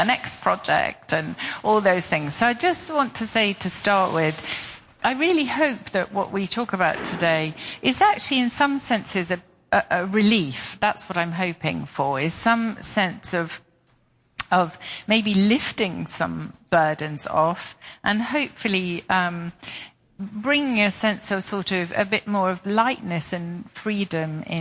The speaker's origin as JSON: {"language": "English", "region": "England", "country": "United Kingdom", "said": "obviously I'm British and I've lived in England for most of my life."}